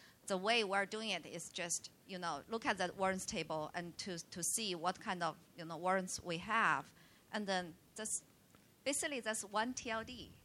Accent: China; from China.

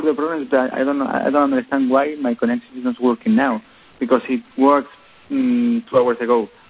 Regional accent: Spain; now in Brussels, Belgium; I'm from Spain, but I'm working in Brussels.

